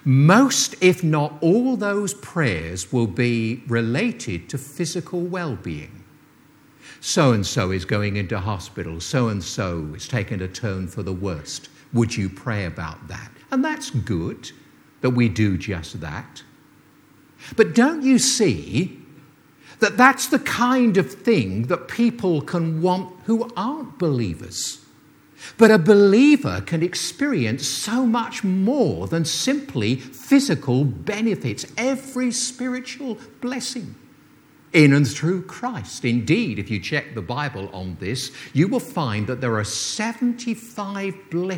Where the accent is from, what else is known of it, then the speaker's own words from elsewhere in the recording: England, United Kingdom; And I'm an Englishman, so I try to be a bit more diplomatic, I suppose, regarding such things.